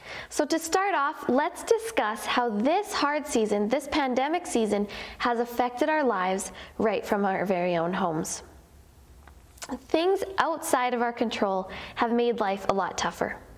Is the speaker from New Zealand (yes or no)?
no; British Columbia, Canada; I grew up near the Okanagan Lake